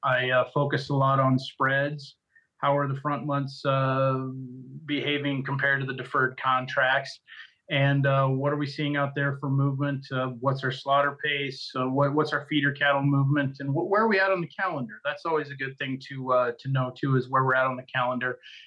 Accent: Iowa, United States; I mean, I grew up in Western Iowa, and there we didn't have any irrigation, didn't have any chemigation

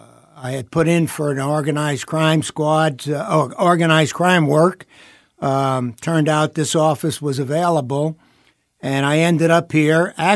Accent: New York City, New York, United States; I was from New York City, so I knew about organized crime. They were in the neighborhood.

